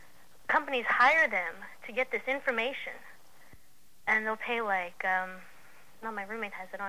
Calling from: Queens, New York, United States

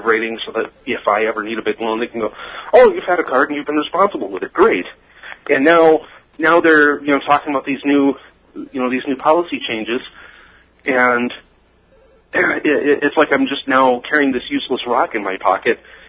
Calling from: Iowa, United States

